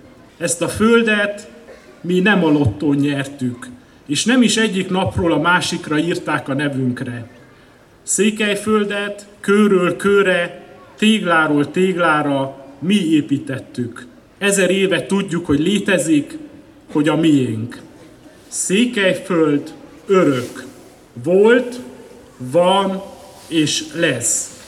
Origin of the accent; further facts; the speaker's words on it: Hungary; Mi magyarok vagyunk, most mindenkire szükség van, és nincs helye kishitűségnek.